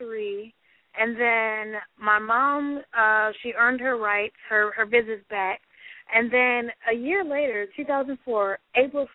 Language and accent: English; Port Huron, Michigan, United States; also born or lived in Flint; I grew up in Michigan. I was born in Flint, Michigan, and raised in Port Huron, Michigan.